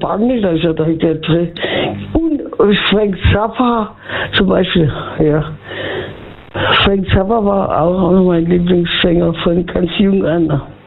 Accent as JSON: {"language": "German", "region": "Baden-Württemberg", "country": "Germany", "tie": "born there", "lives_now": "Freiburg, Germany", "said": "Inzwischen wohne ich in Freiburg, aber geboren bin ich in Hohenlohe."}